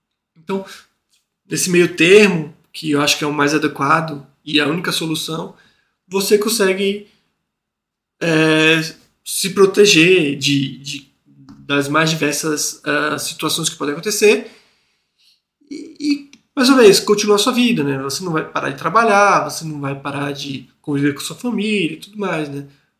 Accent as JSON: {"language": "Portuguese", "country": "Brazil", "said": "Porém, de fato, minha realidade como brasileiro piora."}